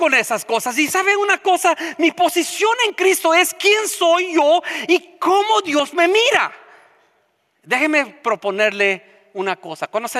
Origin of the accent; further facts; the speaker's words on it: California, United States; now in Minnesota, United States; Oh, yo soy del sur de California. Pobrecito de ti que vives ahora en Minnesota.